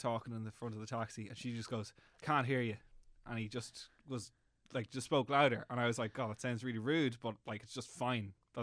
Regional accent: Navan, Leinster, Ireland; I'm from Navan in County Meath.

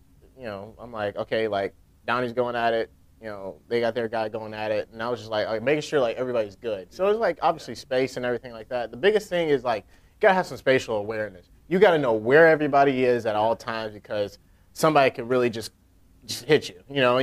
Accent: Atlanta, Georgia, United States; you know, I'm from Atlanta, Georgia, you know, so many miles away from Japan.

